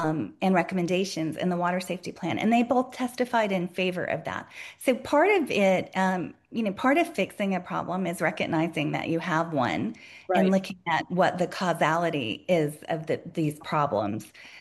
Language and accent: English; the South, United States; I'm from the South originally. I've lived here more than 20 years.